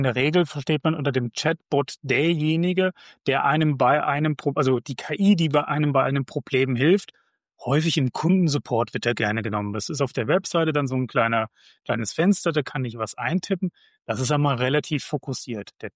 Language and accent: German; Hesse, Germany; ich komme aus Mittelhessen, also mitten in Deutschland drinne, bin hier groß geworden